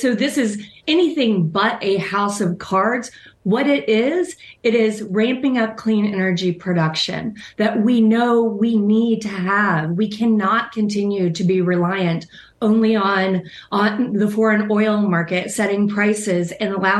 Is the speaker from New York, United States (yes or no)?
no; Oklahoma, United States; They're in zip codes all over the place in my home state of Oklahoma, in Georgia.